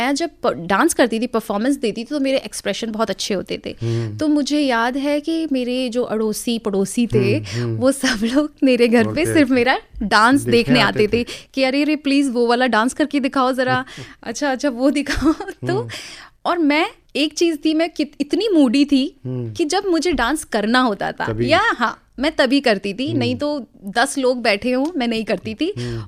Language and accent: Hindi; Delhi, India; मेरा जन्म दिल्ली में हुआ क्योंकि मेरे फादर तब तक दिल्ली में शिफ्ट हो गए थे, और वहाँ से, हाँ, तो मैं दिल्ली में ही पली बड़ी हूँ, वहीं से मैंने पढ़ाई की है, और टोटल दिल्ली वाली लड़की हूँ मैं।